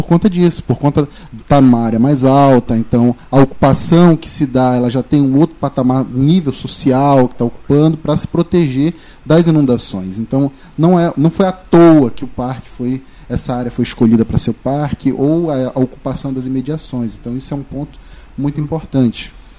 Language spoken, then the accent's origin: Portuguese; Belém, Pará, Brazil; now in Boa Vista, Brazil; Sou de Belém do Pará, nascido em Belém do Pará, atualmente moro em Boa Vista, Roraima, 13 anos já